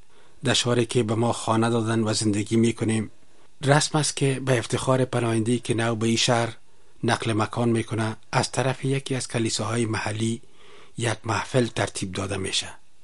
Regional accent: Kabul, Afghanistan; در شهر کابل تولد و بزرگ شدیم.

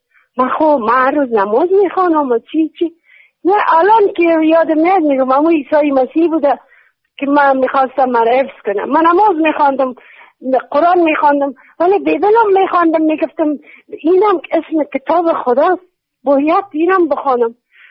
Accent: Afghanistan; now in Iran; من اصلا افغانی هستم ولی تو ایران زندگی کردم، یه خورده لهجه دارم ببخشید.

